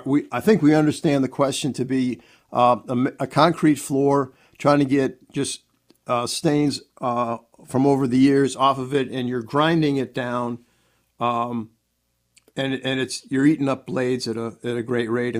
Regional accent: Chicago, Illinois, United States; This approach is the one that I grew up with, but I grew up in Chicago where, you know, we did not have these intense days of heat.

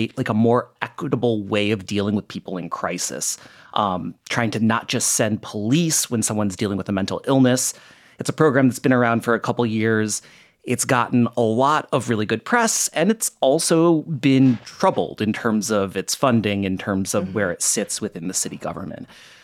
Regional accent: Michigan, United States; My first brush with journalism as a kid was in my hometown in Michigan when I won an ugly shoe contest.

